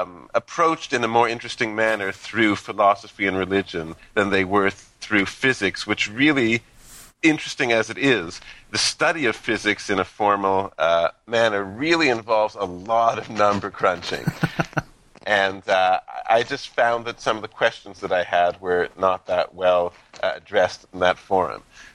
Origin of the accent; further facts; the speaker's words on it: Canada; Is something that you really can't avoid growing up in Canada.